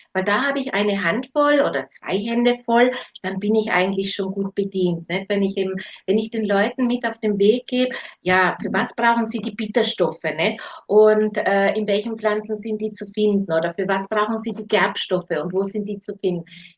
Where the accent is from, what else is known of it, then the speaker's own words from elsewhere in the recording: Trentino-Alto Adige, Italy; Ich komme aus dem Süden Südtirol, bin also mitten im Naturpark Trunerhorn aufgewachsen, auf einem Bergbauernhof